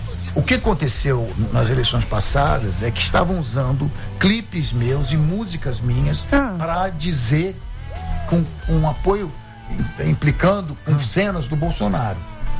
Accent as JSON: {"language": "Portuguese", "region": "Rio de Janeiro", "country": "Brazil", "said": "Eu sou carioca."}